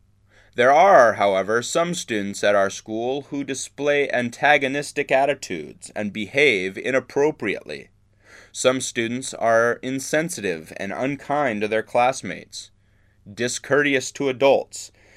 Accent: United States; As an American high school principal, I worry

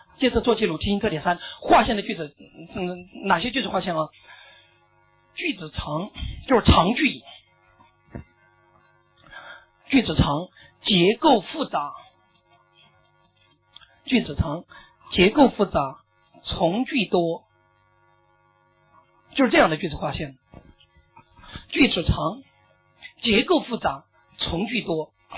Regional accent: Sichuan, China; accent: Sichuan dialect; 四川方言区就这样，比如说我给你举例吧，咱们四川方言

